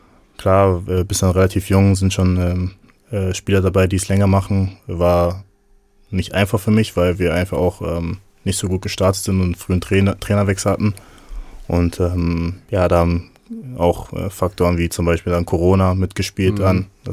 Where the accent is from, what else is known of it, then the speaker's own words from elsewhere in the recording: Dortmund, North Rhine-Westphalia, Germany; born there; Wie gesagt, ich bin in Dortmund geboren.